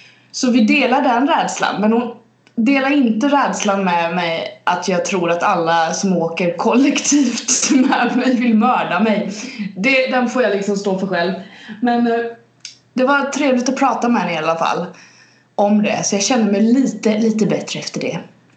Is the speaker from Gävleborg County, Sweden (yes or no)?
no; Kalmar, Kalmar County, Sweden; now in Stockholm, Sweden; skulle jag kunna vara hemma i Kalmar liksom. Det finns ingenting som tyder på att jag är i Stockholm